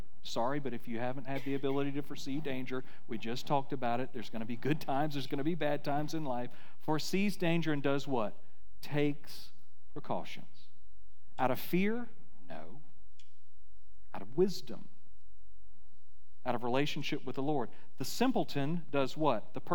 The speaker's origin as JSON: {"language": "English", "region": "Florida", "country": "United States", "tie": "born or raised there", "said": "Now, I grew up in Florida. I went through a lot of hurricanes"}